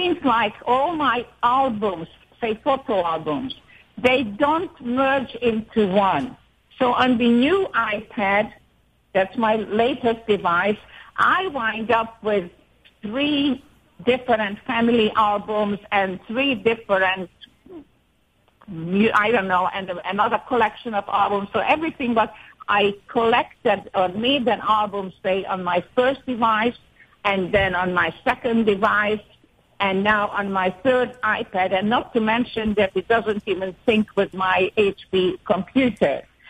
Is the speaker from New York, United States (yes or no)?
yes; Rochester, New York, United States; now in Florida, United States; I'm calling from Florida, and I'm originally a Rochesterian.